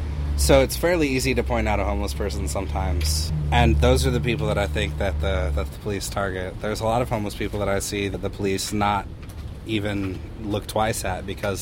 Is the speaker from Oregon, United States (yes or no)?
yes; Portland, Oregon, United States; Right here in Portland.